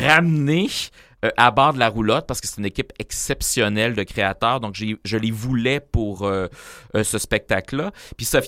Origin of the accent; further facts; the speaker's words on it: Montreal, Quebec, Canada; C'était Mercier, Tétroville, c'est là où j'ai grandi enfant.